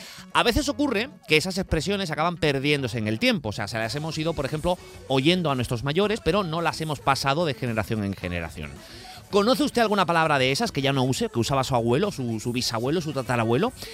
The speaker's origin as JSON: {"language": "Spanish", "region": "Andalusia", "country": "Spain", "accent": "Andalusian", "said": "la riqueza de nuestro acento, del acento andaluz."}